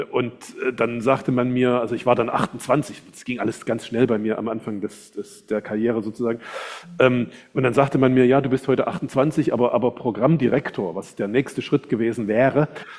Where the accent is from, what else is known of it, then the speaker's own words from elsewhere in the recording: East Germany, Germany; ich bin also im Osten Deutschlands groß geworden. Ab zur Wende war ich 16, ja, wo in Leipzig da um den Innenstadtring die Demonstrationen losgingen und so weiter.